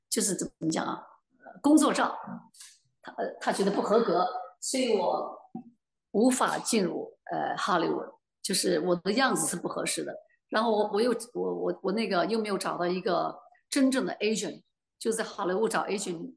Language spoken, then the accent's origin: Chinese; China; 我说 no no no，我是中国人，我爸爸妈妈就是这个样子的